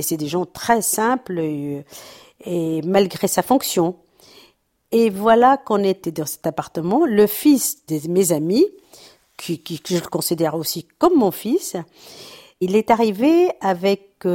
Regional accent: France; je suis française, tout court. Tu vois, maintenant, j'ai 60 ans

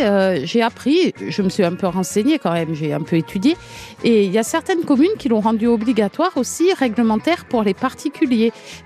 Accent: Corsica, France; je pense qu'on ne peut pas l'appliquer chez nous en Corse

